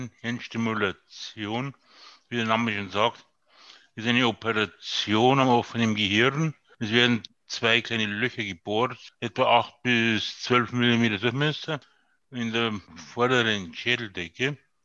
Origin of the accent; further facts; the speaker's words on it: Bavaria, Germany; Bei uns in Bayern heißt es Grüß Gott